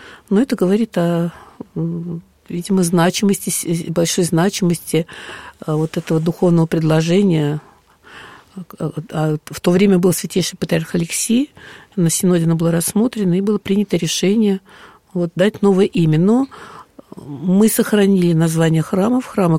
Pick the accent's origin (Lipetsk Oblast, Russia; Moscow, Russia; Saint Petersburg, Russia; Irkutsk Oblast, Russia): Moscow, Russia; я москвичка, приехала